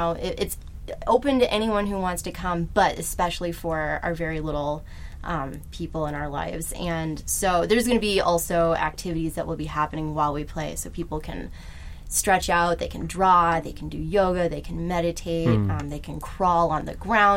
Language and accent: English; Marquette, Michigan, United States; now in Chicago, United States; I grew up in Marquette